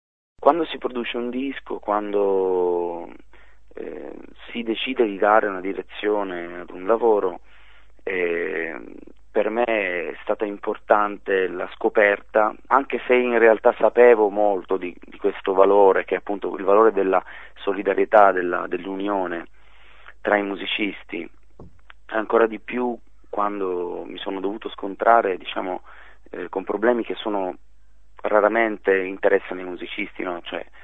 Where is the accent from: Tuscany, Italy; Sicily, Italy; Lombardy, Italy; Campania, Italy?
Sicily, Italy; moved away as an adult; Io sono cresciuto in Sicilia fino a 20 anni, no, fino ai 25 sono stato giù